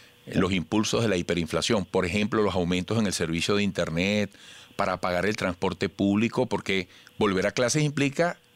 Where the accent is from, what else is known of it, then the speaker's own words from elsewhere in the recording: Venezuela; nuestro deseo como venezolanos es que la educación encuentre los cauces